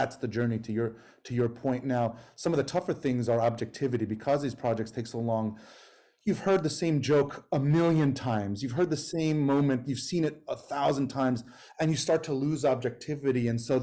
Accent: New York, United States; I grew up in New York in 80s, 90s that were, you know, not the best times

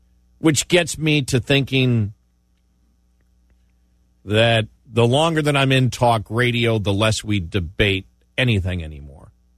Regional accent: New York, United States; well, actually, no, I'm originally from New York

